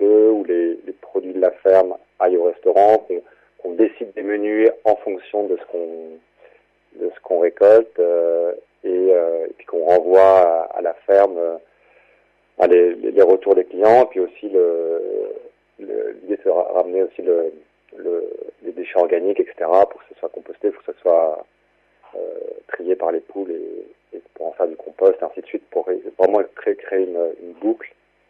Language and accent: French; Paris, Île-de-France, France; Alors, moi, je suis d'origine, je suis, on va dire, parisien. J'ai grandi à Paris.